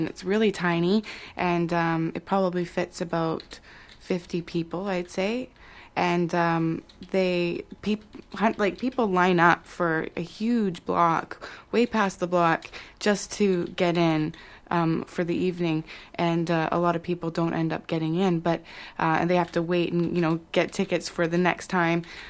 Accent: Saskatchewan, Canada; I'm from Saskatchewan

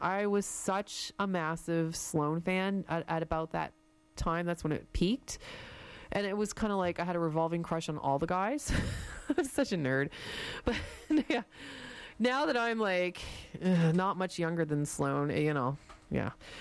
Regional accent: Windsor, Ontario, Canada; this is when I was living back in Windsor, Ontario, and my hometown.

